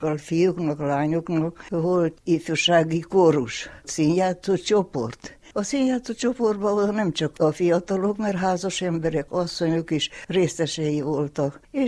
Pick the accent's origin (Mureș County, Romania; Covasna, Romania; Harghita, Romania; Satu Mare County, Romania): Mureș County, Romania; Küküllődomb; born or raised there